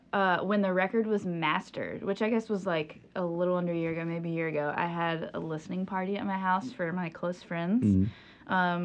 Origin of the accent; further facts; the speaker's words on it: Burlington, North Carolina, United States; I'm from Burlington.